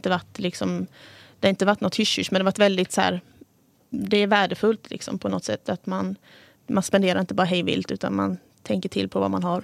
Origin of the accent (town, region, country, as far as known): Nässjö, Jönköping County, Sweden